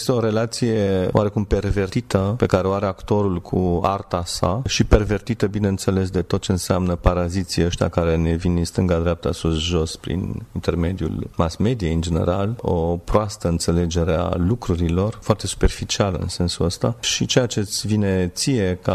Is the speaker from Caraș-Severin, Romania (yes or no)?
no; Bucharest, Romania; Eu am crescut în cartier, în Balta Alba, am crescut în Ozana.